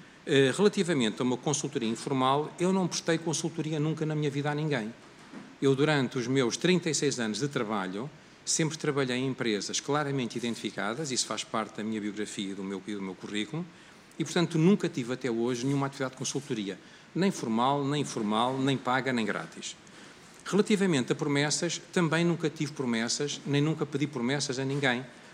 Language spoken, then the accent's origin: Portuguese; Portugal; Eu sou português, nasci em 1957, toda a minha vida trabalhei e vivi em Portugal.